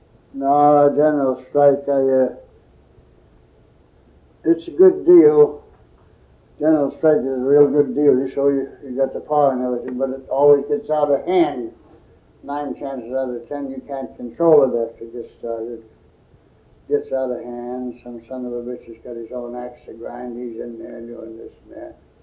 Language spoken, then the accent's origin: English; Daniels Creek, Alaska, United States; born there; I was born in Alaska, about 60 miles from Nome, a place called Daniels Creek.